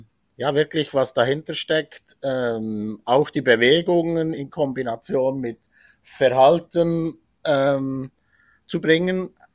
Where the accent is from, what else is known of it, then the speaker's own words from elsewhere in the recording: Switzerland; Wir bei uns in der Schweiz